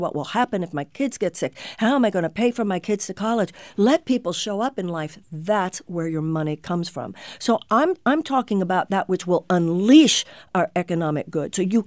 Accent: Houston, Texas, United States; also born or lived in Los Angeles / New York / Michigan; I was born and raised in Houston, Texas. I have lived most of my adult life in Los Angeles and New York and Michigan.

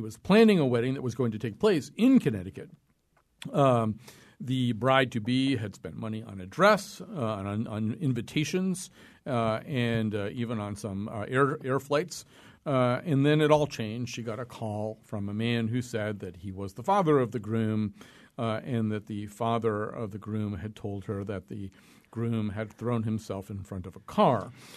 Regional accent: Ireland; I'm Irish.

